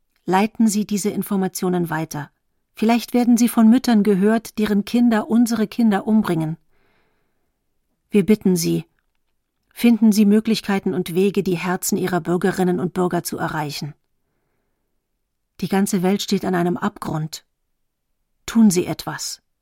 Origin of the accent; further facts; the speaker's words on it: Moscow, Russia; German is a second language; moved away; In meiner Kindheit in Moskau hörte ich im Fernsehen oft ein sowjetisches Lied.